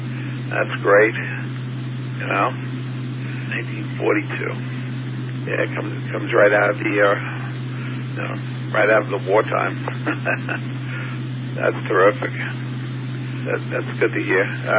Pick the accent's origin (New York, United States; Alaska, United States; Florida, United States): New York, United States; Queens; You know, I grew up in Queens.